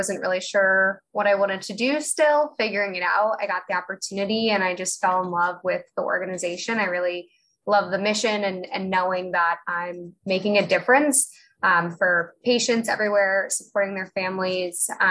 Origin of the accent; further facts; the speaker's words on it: Pennsylvania, United States; I grew up in Pennsylvania, and after doing an internship with LLS in college, I moved out to the West Coast